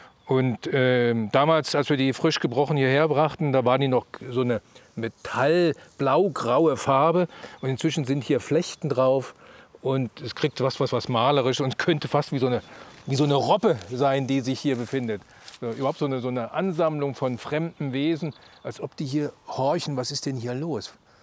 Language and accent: German; Thuringia, Germany; Ich bin ein gebürtiger Rhöner, thüringische Rhön.